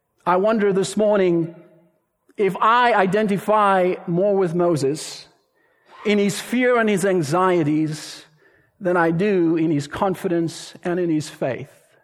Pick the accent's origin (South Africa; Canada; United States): South Africa; being a South African growing up in apartheid